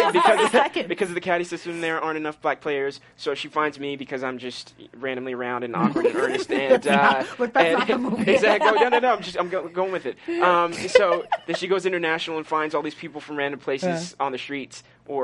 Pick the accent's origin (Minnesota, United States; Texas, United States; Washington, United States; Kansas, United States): Minnesota, United States; Minneapolis; I'm from Minnesota, Minneapolis, Minnesota.